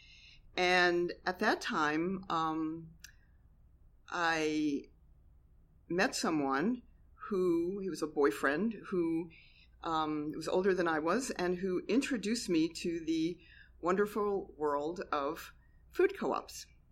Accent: Scranton, Pennsylvania, United States; And I grew up in Scranton, Pennsylvania, a pretty conservative area.

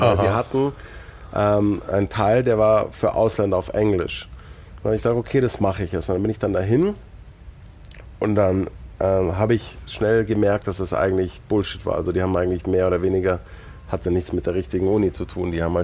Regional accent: Germany; now in England; Also als Deutscher in England, also ich war natürlich nur der Nazi.

